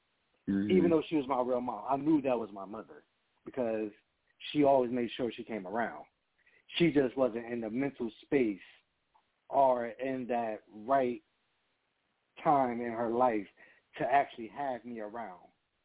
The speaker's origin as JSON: {"language": "English", "town": "Montclair", "region": "California", "country": "United States", "tie": "born there", "said": "Okay, so, yeah, I was born in Montclair, California, which is basically near L.A. County."}